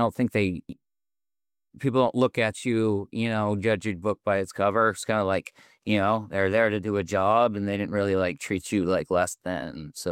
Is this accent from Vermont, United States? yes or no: yes; Burlington, Vermont, United States; born or raised there